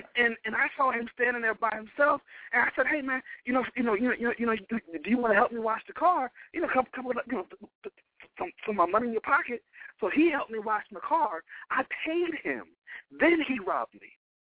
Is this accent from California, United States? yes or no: no; Maryland, United States; I grew up on the lower eastern shore of Maryland. My father was a pastor, still is pastoring on the lower eastern shore of Maryland. So in the country, way, way, way country, you know, near the border of Virginia.